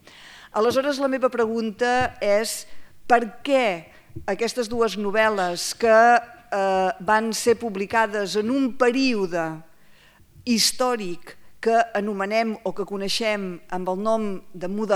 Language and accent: Catalan; Olot, Catalonia, Spain; jo sóc d'Olot, per tant, els paisatges